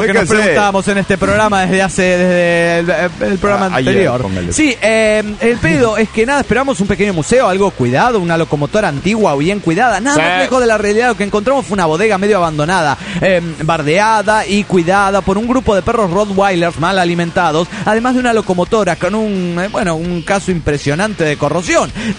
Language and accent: Spanish; Aguascalientes, Mexico; also born or lived in Mexico City; yo en realidad nací en el DF mexicano